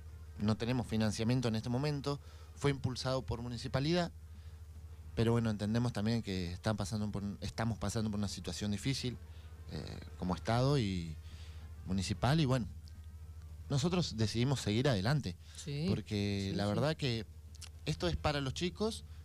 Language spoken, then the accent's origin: Spanish; Bariloche, Río Negro, Argentina; yo soy de Bariloche, en Bariloche desde jóvenes hacíamos una murga combativa